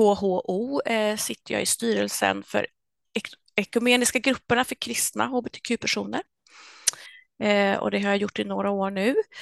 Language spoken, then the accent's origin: Swedish; Örebro County, Sweden; now in Värnamo, Sweden; Och jag är uppvuxen i Örebro-trakten och jag är född in i frikyrkligheten som så många av oss är ju.